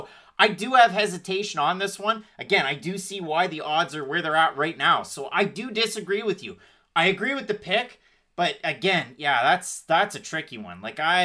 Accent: Canada; but I'm going to do it right here because we're Canadian.

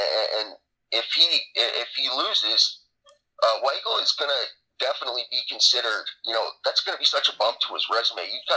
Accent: Ireland; being Irish, obviously I leaned towards

